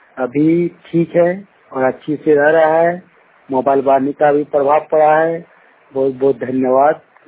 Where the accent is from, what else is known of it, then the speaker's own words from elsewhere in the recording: Kasmar, Jharkhand, India; ग्राम कसमार छत्ती, पंचायत कसमार, जिला बोकारो, राज्य झारखंड का निवासी हूँ।